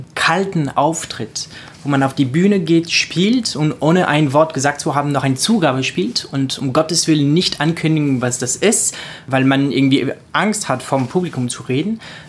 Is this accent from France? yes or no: yes; France; German is a second language; was mich natürlich als Franzose auch wieder sehr, sehr freut.